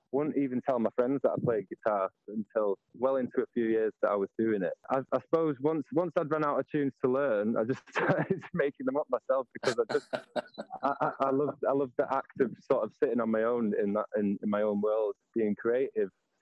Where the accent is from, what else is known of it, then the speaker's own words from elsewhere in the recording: Glossop, East Midlands, United Kingdom; I grew up in Glossop.